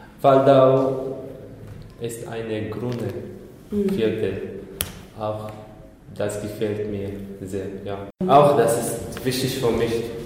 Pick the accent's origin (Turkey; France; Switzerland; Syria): Syria; German is a second language; now in Germany; Das wie meine Heimat. Ja. Wir haben eine Erfahrung mit der gleichen Situation.